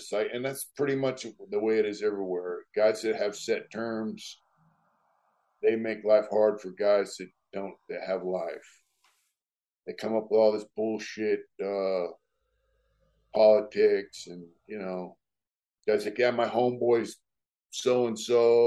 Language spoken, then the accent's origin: English; San Diego, California, United States; I told him, look, we're from San Diego.